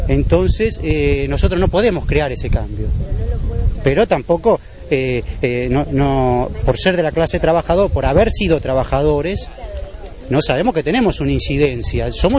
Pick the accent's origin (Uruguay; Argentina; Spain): Argentina; El Jagüel, Buenos Aires Province; Yo soy de Jagüel, vivo acá, vivo a 8 cuadras acá.